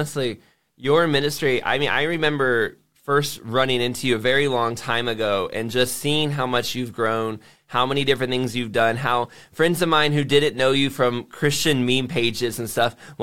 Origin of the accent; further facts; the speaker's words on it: Jacksonville, Florida, United States; also born or lived in Miami / Orlando; I've lived in Miami, I've lived in Orlando, and I grew up in Jacksonville. And it's true the saying that they have about Florida